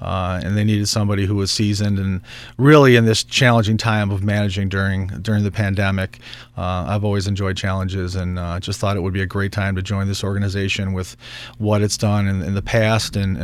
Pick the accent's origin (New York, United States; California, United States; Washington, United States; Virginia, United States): New York, United States; Buffalo; I am born and raised in Buffalo, New York. I still live in Buffalo, New York.